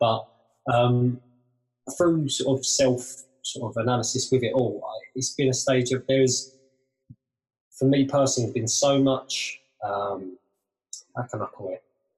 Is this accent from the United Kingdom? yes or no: yes; Romford, London, United Kingdom; Prior to that, I grew up in Essex, in Romford, near there, Harold Wood.